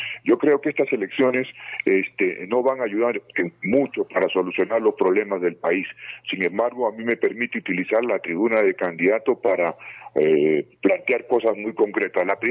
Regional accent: Anta, Cusco, Peru; Aquí en el Cusco, después de una jornada de campaña muy dura en Anta, que es mi tierra

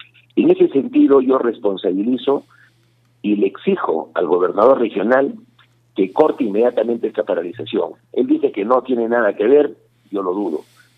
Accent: Arequipa, Peru; Ya no solamente somos los arequipeños

